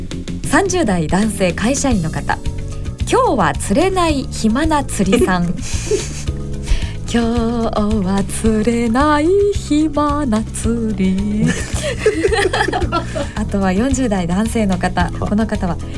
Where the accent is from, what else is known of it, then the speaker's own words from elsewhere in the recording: Buzen, Fukuoka, Japan; 私福岡県豊前市出身なんですが、